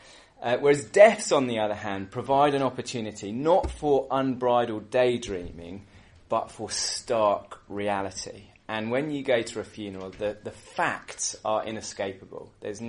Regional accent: United Kingdom; speaking as a Brit

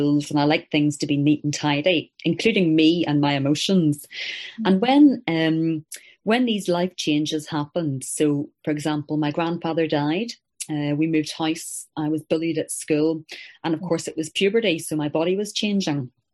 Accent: Northern Ireland, United Kingdom; so I grew up in Northern Ireland, very sort of happy, settled environment, very comfortable.

